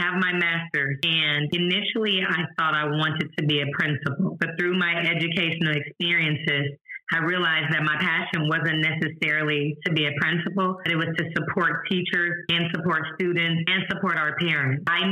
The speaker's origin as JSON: {"language": "English", "town": "St. Louis", "region": "Missouri", "country": "United States", "lives_now": "Houston, United States", "said": "I am in the education realm. I initially started off as a teacher. I'm from St. Louis, Missouri, kindergarten through fourth grade. Relocated here to Houston, Texas, in Fort Bend ISD."}